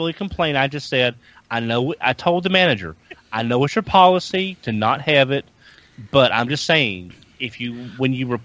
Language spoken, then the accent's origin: English; Southern US, United States; accent: Southern; No, I mean I am from the South. I grew up in the South.